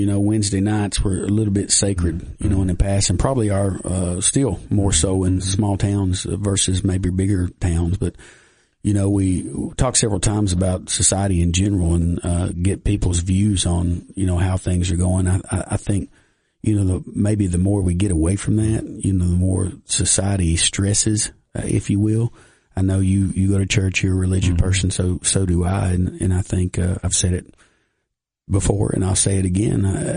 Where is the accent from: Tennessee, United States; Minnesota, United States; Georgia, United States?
Tennessee, United States; Livingston; born there; also born or lived in Cookeville; Of course, I was born in Livingston and then moved to Cookeville.